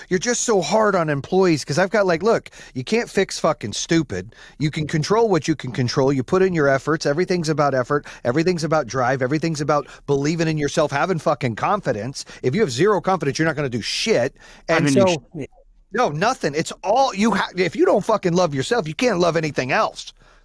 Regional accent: Phoenix, Arizona, United States; I grew up in Phoenix, so I love Chuck Taylors, too.

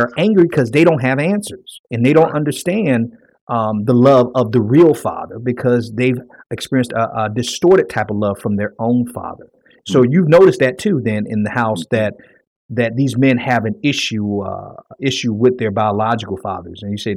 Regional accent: Miami, Florida, United States; even as a child when I was growing up in Miami in the hood

